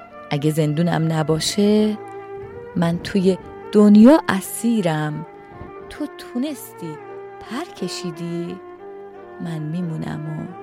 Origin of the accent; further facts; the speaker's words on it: Iran; در هر جای دنیا که هستیم، ایرانی هستیم، فراموش نکنید ما ایرانی هستیم